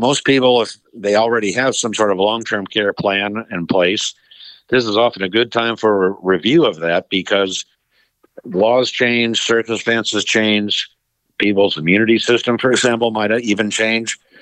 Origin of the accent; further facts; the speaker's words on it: St. Louis, Missouri, United States; Born and raised in St. Louis pretty much my first 20 years, and of course an avid Cardinal fan.